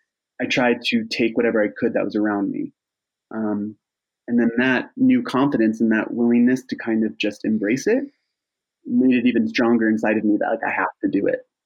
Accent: Michigan, United States; I grew up in Northern Michigan.

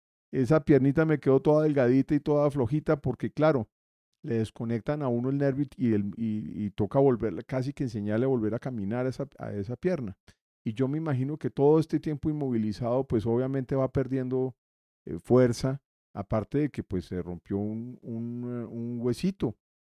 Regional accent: Bogotá, Colombia; qué acento emplear porque yo soy bien, bien rolo y creo que se me nota

